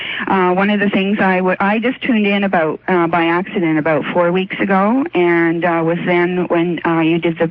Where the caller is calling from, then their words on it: Toronto, Ontario, Canada; I'm calling from Toronto.